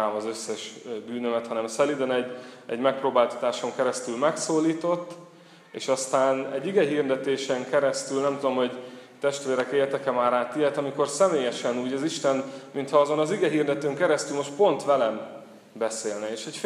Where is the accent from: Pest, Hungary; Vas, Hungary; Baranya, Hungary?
Vas, Hungary; Szombathely; Én amúgy Szombathelyen nőttem fel, tehát nem a szomszédból érkeztem ide, feleségem pedig Érdről jöttünk ide.